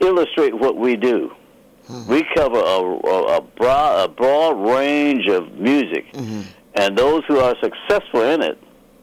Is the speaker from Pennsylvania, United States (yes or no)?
yes; Pittsburgh, Pennsylvania, United States; And in Pittsburgh, my hometown, that also houses